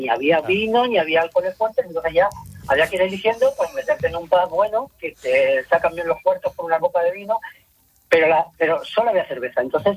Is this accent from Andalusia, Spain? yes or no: no; Villarrobledo, Castilla-La Mancha, Spain; now in Finland; os llamo desde Finlandia, pero bueno, como entenderéis, soy español, soy paisano de María José de Navarro.